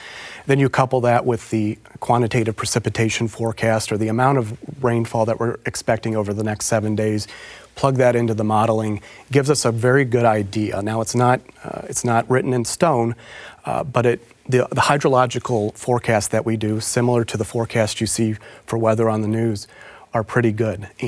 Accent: St. Louis, Missouri, United States; I'm also from St. Louis, St. Charles.

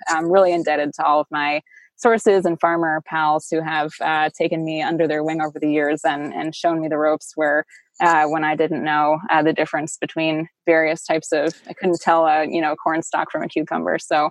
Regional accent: New York City, New York, United States; I grew up in New York City.

